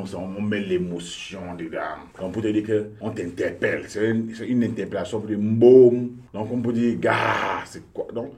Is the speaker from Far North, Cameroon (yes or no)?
no; Centre, Cameroon; also born or lived in West Region / Littoral Region; moi, je suis originaire de l'Ouest. Donc, du côté de l'Ouest, je parle la langue des parents. Donc, je parle la langue des parents du côté de l'Ouest. Et j'ai grandi dans le centre du Cameroun.